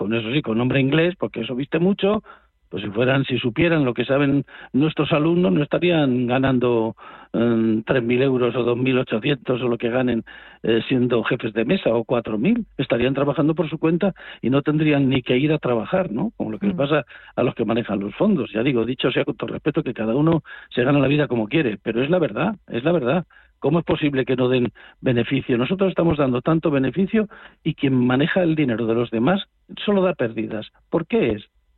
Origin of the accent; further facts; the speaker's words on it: Madrid, Community of Madrid, Spain; Yo nací enfrente del Museo del Prado, soy más madrileño que nadie, solo me falta el pañuelo en el cuello y la gorra esa, y bailar el chotis.